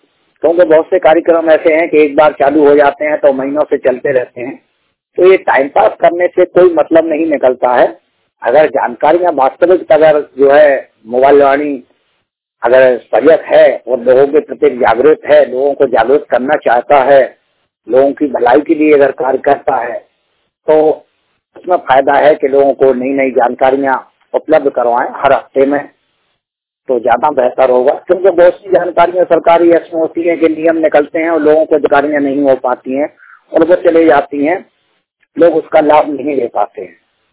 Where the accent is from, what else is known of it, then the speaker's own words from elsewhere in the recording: Narmadapuram, Madhya Pradesh, India; मेरा रिकार्थी जिला नर्मदापुरम मध्य प्रदेश का निवासी हूँ।